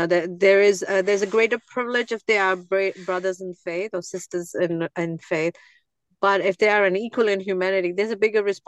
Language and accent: English; Hyderabad, Telangana, India; now in New Zealand; I am originally from Hyderabad in India, and I've been in New Zealand 16 years.